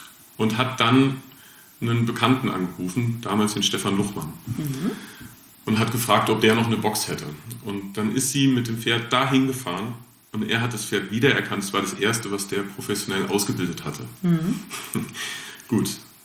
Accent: Rhineland-Palatinate, Germany; aufgewachsen bin ich in einem ziemlich kleinen Dorf mit 6 Häusern, hier um die Ecke zwischen Elkhausen und Katzwinkel, Richtung Wissen ist das.

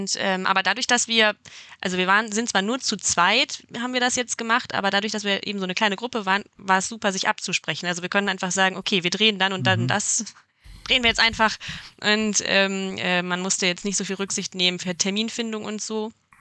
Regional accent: Mülheim, North Rhine-Westphalia, Germany; now in Essen, Germany; Also ich komme nämlich aus Mülheim und war auch immer viel in Essen in der Jugend und wohne ja jetzt auch in Essen.

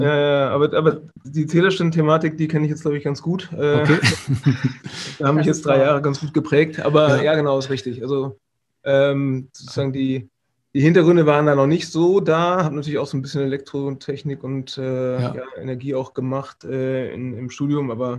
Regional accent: Hesse, Germany; Also ich komme aus dem Vordertaunus, also südlich von von Frankfurt, aus dem Hessischen. Habe dann studiert in Karlsruhe Wirtschaftsingenieurwesen.

